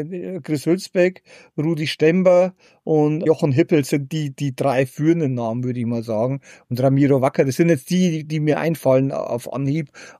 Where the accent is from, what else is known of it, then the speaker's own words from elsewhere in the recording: Bavaria, Germany; Genau, und dann bin ich aus dem Bayerischen Wald mit dem Zug nach Gütersloh.